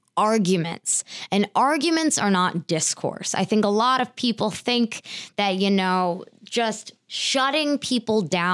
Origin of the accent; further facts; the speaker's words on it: Pennsylvania, United States; raised by immigrants. And I knew that racism was like a nuanced topic. I didn't talk about it, but I went through my schooling here in Pennsylvania